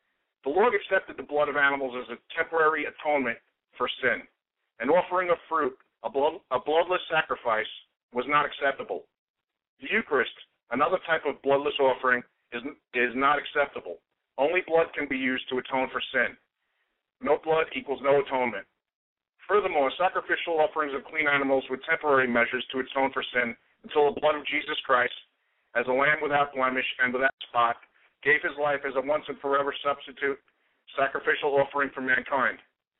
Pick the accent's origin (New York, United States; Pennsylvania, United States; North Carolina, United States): New York, United States; Island Park; now in Apollo Beach, United States; from Island Apollo Beach, Florida, formerly Island Park, New York.